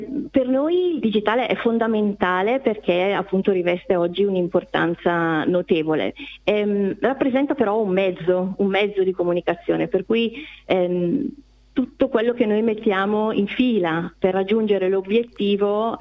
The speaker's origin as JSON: {"language": "Italian", "town": "Brescia", "region": "Lombardy", "country": "Italy", "said": "perché siamo di Brescia"}